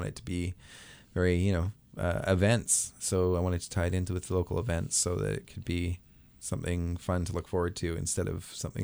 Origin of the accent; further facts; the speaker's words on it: British Columbia, Canada; I'm from Down Island, and we had a restaurant there growing up.